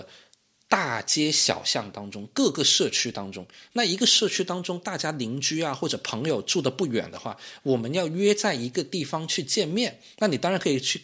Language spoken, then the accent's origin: Chinese; China; 所以我们中国人真的得注意一点啊，在别人的地盘上